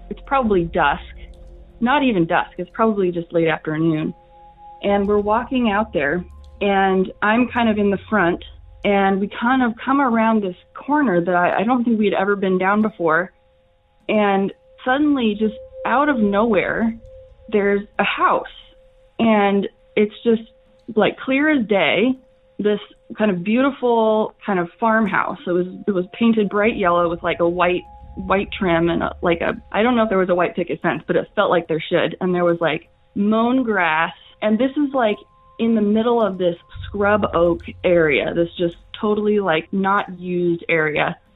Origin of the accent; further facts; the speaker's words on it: Cameron Park, California, United States; now in Eugene, United States; I'm actually calling from Eugene, Oregon. But this story is a bit of a hometown legend, and it takes place in my hometown of Cameron Park, California.